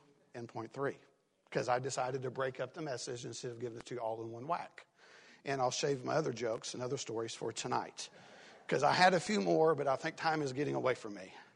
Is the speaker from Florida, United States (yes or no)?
no; Tennessee, United States; Hey, I'm from East Tennessee.